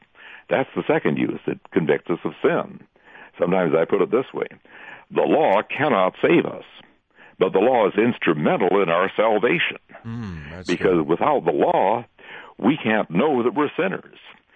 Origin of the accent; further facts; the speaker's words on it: Alabama, United States; well, I'm from Alabama, and we have a speed limit of 70 miles an hour here in Alabama